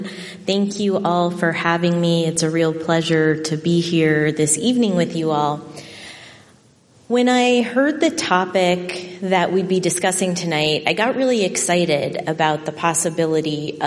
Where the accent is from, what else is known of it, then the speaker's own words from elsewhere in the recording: Corpus Christi, Texas, United States; I grew up in Corpus Christi, Texas, and grew up in a poor family.